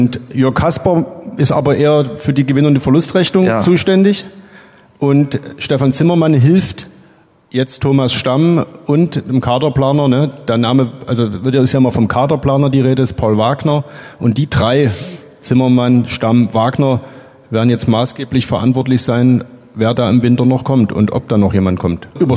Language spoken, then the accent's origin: German; Kamenz, Saxony, Germany; erstmal willkommen in meiner Heimatstadt. Wart ihr denn schon mal in Kamenz?